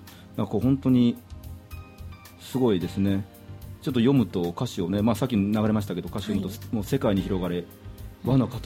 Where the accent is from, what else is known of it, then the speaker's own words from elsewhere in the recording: Kanto, Japan; 私も関東の人間なんで